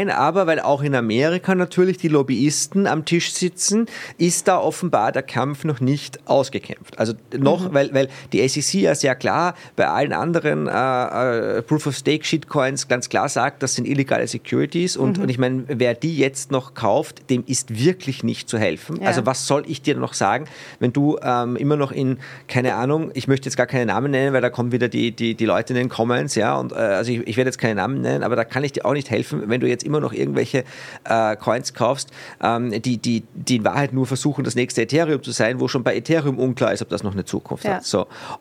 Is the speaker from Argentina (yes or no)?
no; Austria; als Österreicher mache ich dann immer den Witz